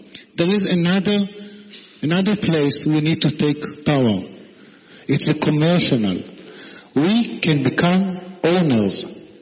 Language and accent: English; Israel; now in Berlin, Germany; I'm from Israel.